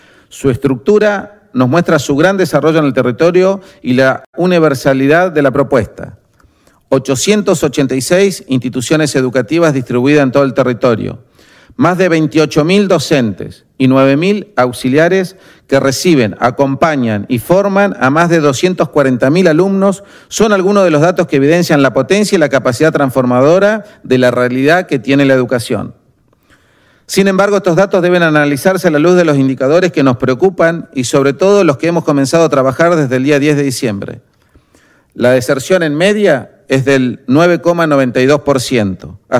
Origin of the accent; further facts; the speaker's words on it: Neuquén, Argentina; Los dueños de los recursos, que somos todos los neuquinos, no podemos quedar afuera de esta discusión.